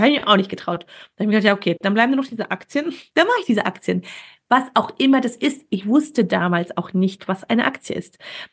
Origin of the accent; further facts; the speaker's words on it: Wuppertal, North Rhine-Westphalia, Germany; Und ich komme nicht aus München. Ich bin in Wuppertal groß geworden, habe in Düsseldorf studiert.